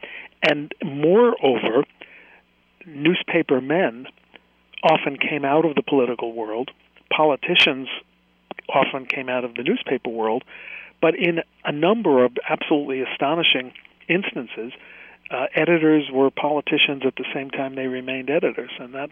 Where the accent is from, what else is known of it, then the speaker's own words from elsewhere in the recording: New York, United States; And I did focus on the New York big three, not only because, as a New Yorker, I'm interested